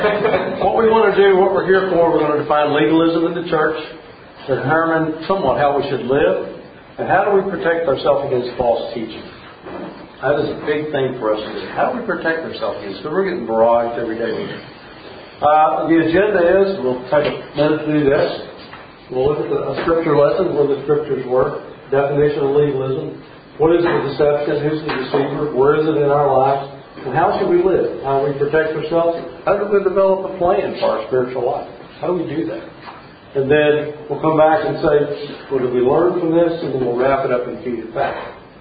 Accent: West Virginia, United States; Yes, I am from West Virginia, and I'm very proud of it.

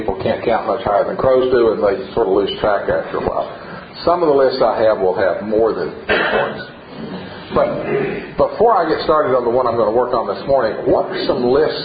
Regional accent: Tennessee, United States; When I was growing up in Tennessee, I heard that sermons always had the number of points they have.

